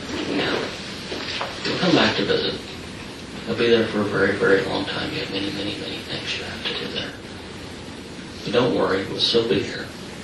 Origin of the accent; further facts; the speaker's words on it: Texas, United States; now in Utah, United States; the time I grew up in East Texas